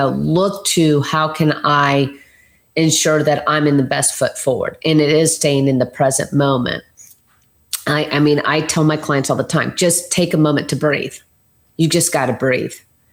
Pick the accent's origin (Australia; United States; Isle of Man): United States; Lakeland, Florida; My hometown is Lakeland, Florida, in Polk County.